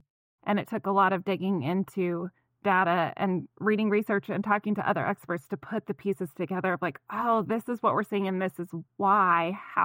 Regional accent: New Mexico, United States; now in Kansas City, United States; So the way I got involved with it was I had just moved to Kansas City. Previously, I grew up in New Mexico, worked there as a nurse for 5 years.

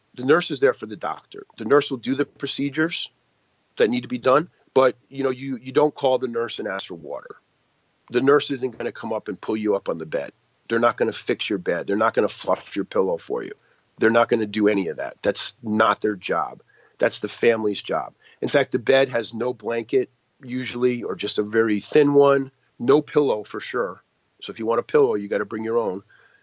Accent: Yantai, Shandong, China; And there's really long lines now, and in Yantai, first off, the hospital in my hometown, can I swear on this podcast?

